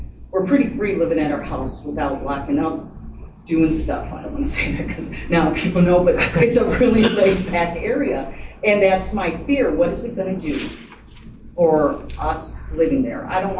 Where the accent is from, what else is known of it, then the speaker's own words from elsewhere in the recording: Michigan, United States; I'm originally from Michigan, so when I go back to Michigan, it is all over.